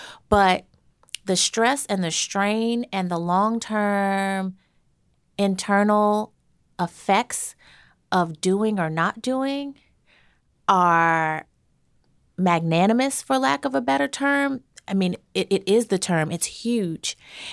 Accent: Baton Rouge, Louisiana, United States; or in Baton Rouge, Louisiana, my hometown, and Alton Sterling is killed, it's in my face now.

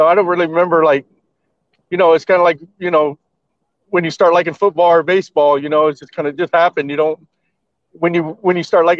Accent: Houston, Texas, United States; also born or lived in Chicago; Well, I grew up in I was born in Chicago, but I grew up in Houston, Texas. And I used to watch Houston wrestling with Paul Bosch Promotions and stuff like that.

